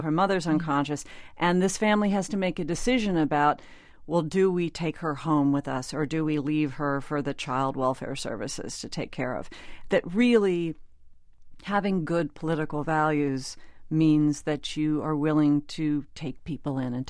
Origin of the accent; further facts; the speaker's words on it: Southern US, United States; I'm a Catholic, I'm a Southerner, I live in Tennessee